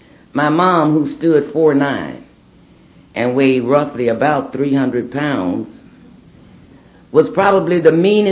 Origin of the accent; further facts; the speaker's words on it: Jackson, Mississippi, United States; But at that time, I grew up in Jackson, Mississippi. All you know is that your dad drinks.